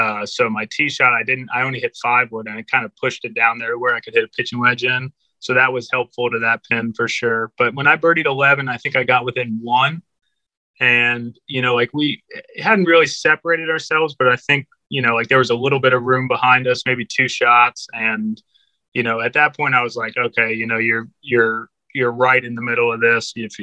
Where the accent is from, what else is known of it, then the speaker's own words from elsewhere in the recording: Florida, United States; I think for anybody, you know, growing up in Florida, you know, like you deal with a ton of grain.